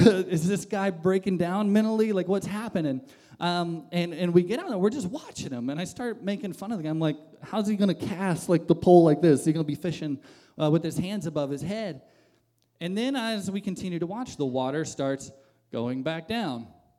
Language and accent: English; Florida, United States; But growing up in Southwest Florida, I was always at the beach.